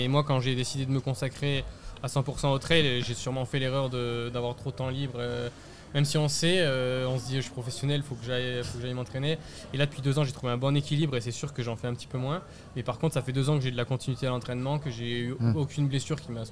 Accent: Auvergne-Rhône-Alpes, France; Moi j'ai grandi dans le Cantal et des fois on a des conditions complexes dans nos montagnes.

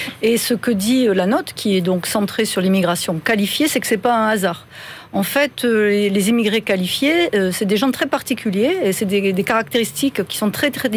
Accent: France; moi, me désole en tant que Française, hein, j'aime mon pays

